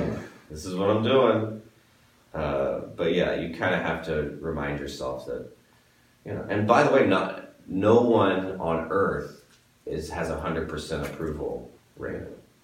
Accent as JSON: {"language": "English", "town": "Royston", "region": "East of England", "country": "United Kingdom", "said": "I mean, I'm from Royston, which is like an hour from here, but I lived in the city for 3 years."}